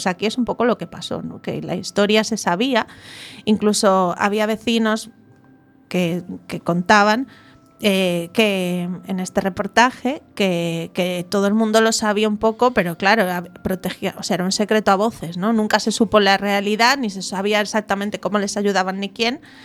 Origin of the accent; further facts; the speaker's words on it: Galicia, Spain; porque somos así los gallegos